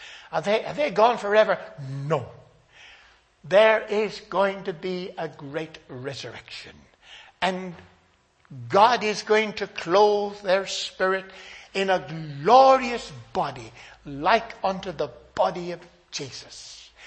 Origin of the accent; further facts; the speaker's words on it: Northern Ireland, United Kingdom; I come from Northern Ireland. Northern Ireland had 30 years of Big Bangs.